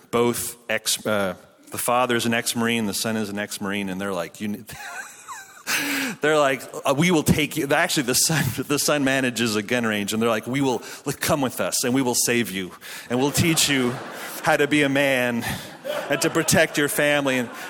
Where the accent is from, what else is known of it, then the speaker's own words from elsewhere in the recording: Canada; accent: Canadian; now in United States; My accent is, can you still tell I have a Canadian accent sometimes?